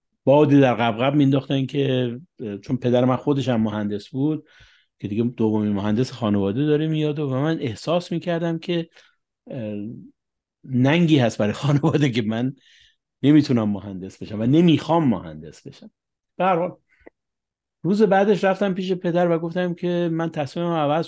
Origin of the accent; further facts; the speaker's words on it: Tehran, Tehran Province, Iran; born there; also born or lived in Ahvaz / Qasr-e Shirin / Kurdistan / Shahr-e Kord; من شخصا خودم تهران به دنیا اومدم، پدر مادرم مشهدی بودن، ولی من کودکیمو در اهواز، در قصر شیرین، در کردستان، در شهر کرد